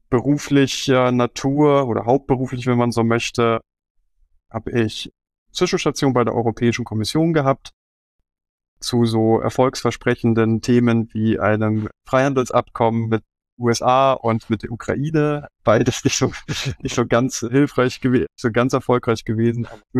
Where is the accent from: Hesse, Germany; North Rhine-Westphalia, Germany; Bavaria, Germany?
Bavaria, Germany; Wolfratshausen; Ich bin ja auch gebürtiger Oberbayer aus dem schönen Wolfratshausen.